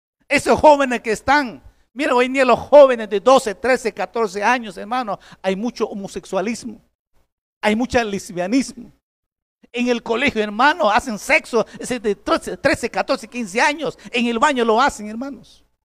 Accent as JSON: {"language": "Spanish", "country": "Peru", "said": "O media hora de tardanza como buenos peruanos."}